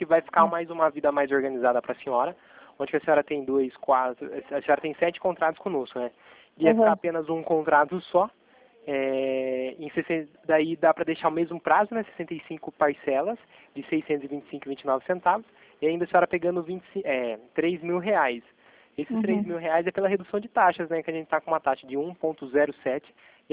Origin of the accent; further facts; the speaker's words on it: Itatiba, São Paulo, Brazil; eu sou daqui de Itatiba.